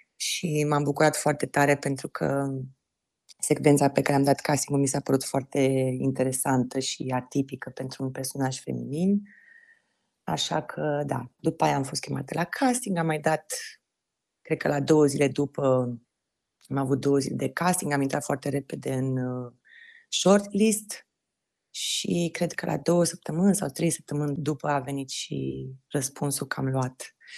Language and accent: Romanian; Sighișoara, Mureș County, Romania; pentru că eu sunt din Sighișoara, acolo se resimțea altfel